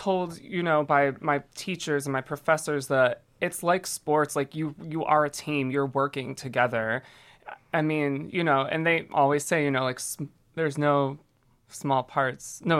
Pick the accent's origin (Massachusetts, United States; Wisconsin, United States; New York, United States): New York, United States; Buffalo; I grew up in Buffalo, and in middle school, during like home and careers class